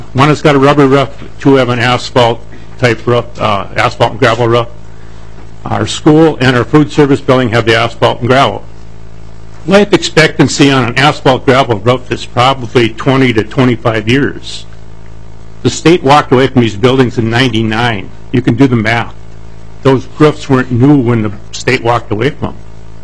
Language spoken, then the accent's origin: English; St. Cloud, Minnesota, United States; I'm from St. Cloud.